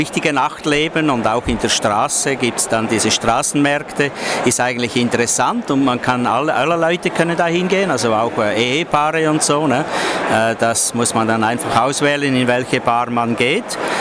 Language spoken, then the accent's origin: German; Switzerland; now in Bangkok, Thailand; ich bin Schweizer und ich habe die Hotelfachschule in Lausanne absolviert und bin eigentlich seit vielen Jahren in verschiedenen Ländern tätig und seit 1992 bin ich in Bangkok